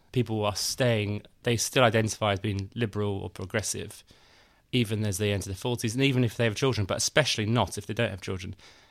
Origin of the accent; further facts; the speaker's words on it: London, United Kingdom; you know, I went to university, you know, I grew up in London and now I sort of worked in the media